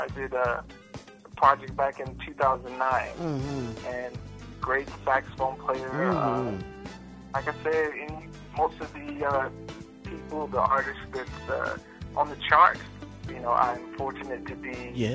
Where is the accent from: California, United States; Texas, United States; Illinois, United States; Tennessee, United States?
Tennessee, United States; Tullahoma; I always loved guitar. You know, I had a neighbor still around.